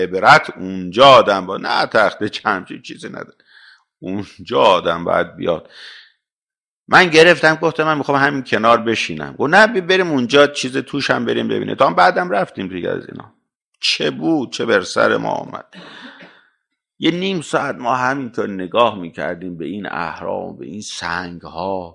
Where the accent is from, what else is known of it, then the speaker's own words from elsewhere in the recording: Iran; ما که ایرانی هستیم میدونیم